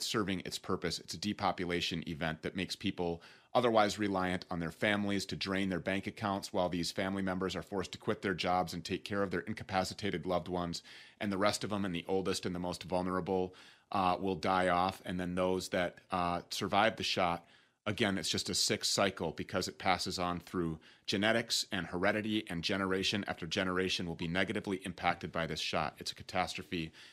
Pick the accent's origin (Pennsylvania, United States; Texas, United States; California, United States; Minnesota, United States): Minnesota, United States; The hemp is grown right here in my home state of Minnesota.